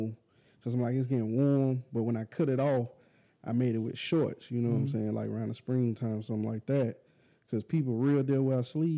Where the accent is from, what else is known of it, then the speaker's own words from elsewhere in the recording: Mobile, Alabama, United States; I'm originally from Mobile. I grew up in Orange Grove, Project area. Some of it tore down, some of it still up.